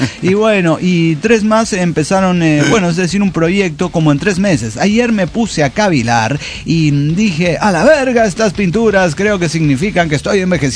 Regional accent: Culiacán, Sinaloa, Mexico; de Culiacán, Sinaloa.

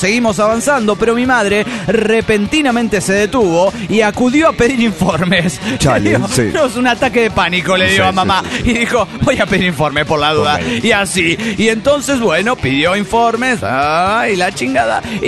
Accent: Mexico City, Mexico; del DF mexicano.

